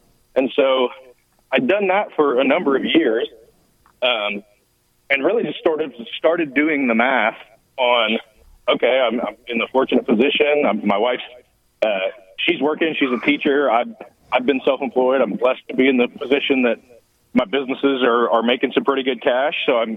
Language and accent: English; Houston, Texas, United States; So I was born and raised in Houston, which is, as we'll talk about later, is really not all that common anymore.